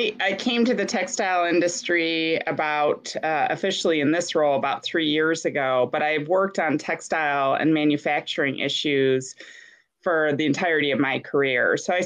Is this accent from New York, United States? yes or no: yes; Buffalo, New York, United States; So my hometown congressman from Buffalo, New York, I worked for him for 3 years